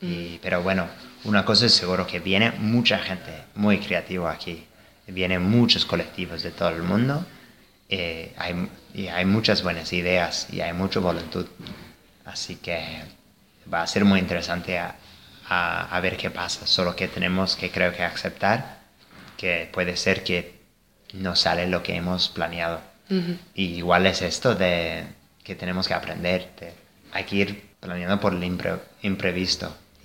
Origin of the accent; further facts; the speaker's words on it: United States; Spanish is a second language; Y bueno, vengo de Estados Unidos y recordamos muy bien el error enorme que ha sido el 9-11.